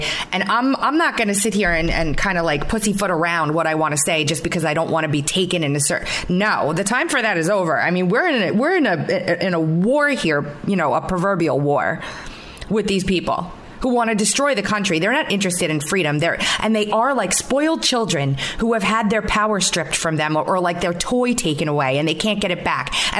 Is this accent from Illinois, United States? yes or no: no; New York, United States; And I said, I'm from, you know, New York originally.